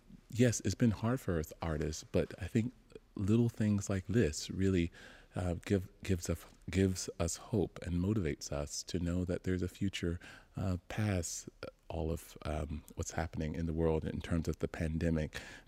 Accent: the South, United States; And I'm from the South, and this piece really evokes the everyday life of a child in the South

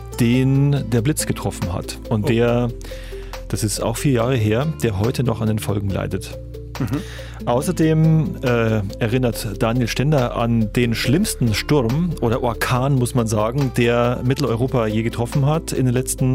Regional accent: Rosenheim, Bavaria, Germany; Und Elifé war in meiner Heimat in Rosenheim unterwegs

